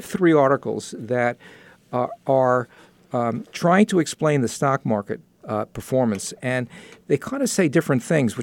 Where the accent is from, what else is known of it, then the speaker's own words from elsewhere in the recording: New York, United States; accent: New York; Well, A is a very, for a New Yorker, A is very difficult